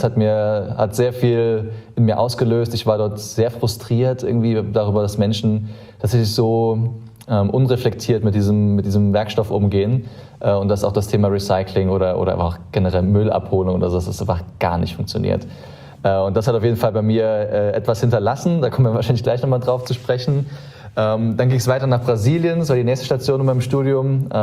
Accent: Saarland, Germany; ich bin sehr, sehr behütet im Saarland aufgewachsen, habe da sehr viel Natur erlebt und auch sehr viel unberührte Natur genießen können.

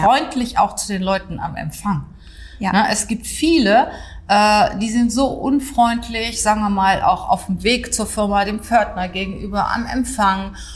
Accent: Germany; Wenn ich im Ausland bin, werde ich auch gefragt, wo kommen Sie denn her? Und ich sage dann auch ganz stolz, aus Deutschland.

